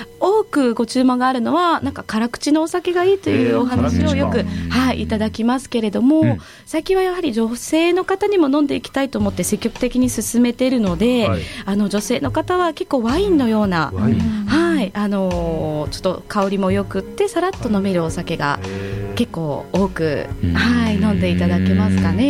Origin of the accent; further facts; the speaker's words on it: Fukuoka, Japan; は福岡ですけれども、うん、先祖は一応あの鹿児島にありますので。